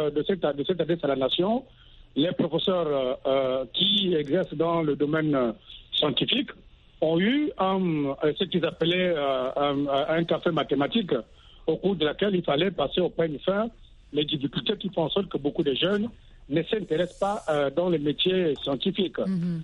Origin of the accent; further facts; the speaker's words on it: Gabon; Vous savez, chez nous au Gabon par exemple